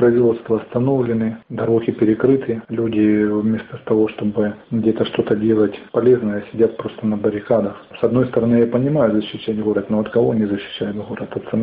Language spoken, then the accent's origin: Russian; Sloviansk, Donetsk Oblast, Ukraine; Очень неприятно быть в родном городе, когда вокруг ходят много вооруженных людей в масках.